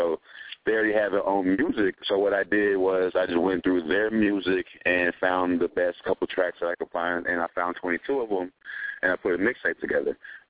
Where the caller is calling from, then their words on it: Fort Worth, Texas, United States; I just drove across the whole state yesterday from this little bitty town called Alpine, and it took about 8 hours to get to Fort Worth, where I'm at right now.